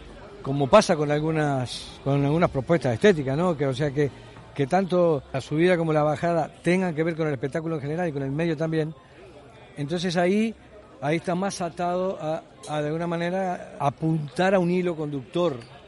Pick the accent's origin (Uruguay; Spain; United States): Uruguay; Montevideo; Y yo, en ese tiempo, yo vivía ahí en Industria y Túnez, yo me crié por ahí, por la Unión, Villa Española, a una cuadra de la casa de Pocho Pérez, el padre de Julio, y de Roque Pérez